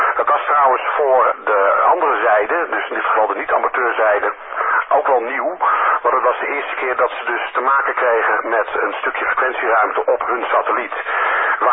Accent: Kortenhoef, North Holland, Netherlands; Ja, ik ben opgegroeid in Kortehoef.

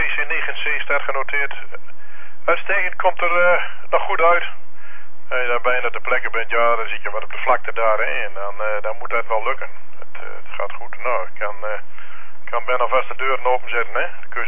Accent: Netherlands; Daar zijn we Nederlanders voor, hè. Als het maar gratis is.

